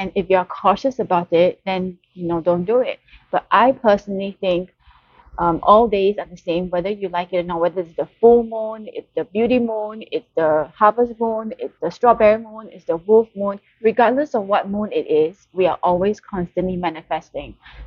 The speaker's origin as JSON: {"language": "English", "country": "Singapore", "said": "I am from Singapore and in Singapore."}